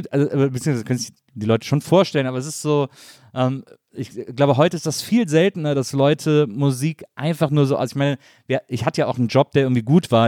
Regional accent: Wesseling, North Rhine-Westphalia, Germany; Ich komme aus Wesseling, zwischen Köln und Bonn.

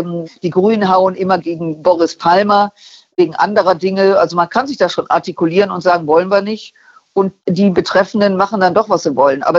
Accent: Düsseldorf, North Rhine-Westphalia, Germany; aus Düsseldorf

